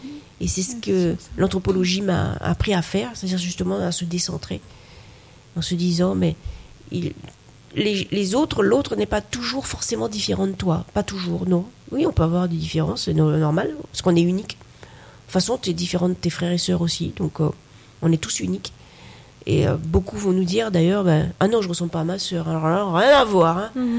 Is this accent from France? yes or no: no; Haiti; Franchement, on vient d'Haïti, et quand je vois justement toute cette diaspora haïtienne qui réussit au Canada et aux États-Unis, je ne suis pas étonnée du tout.